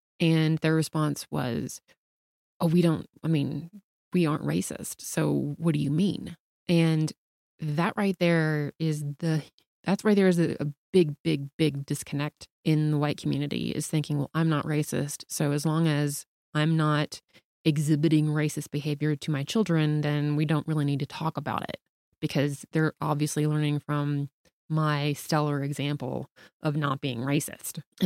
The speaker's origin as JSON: {"language": "English", "region": "the South", "country": "United States", "tie": "born or raised there", "said": "I mean, I grew up in the South."}